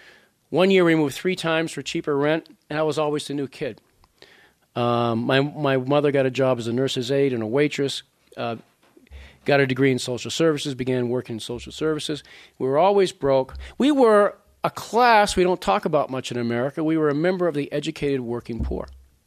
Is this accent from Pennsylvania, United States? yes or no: no; Massachusetts, United States; All right, so we're from Merrimack Valley where they all friggin' talk like this.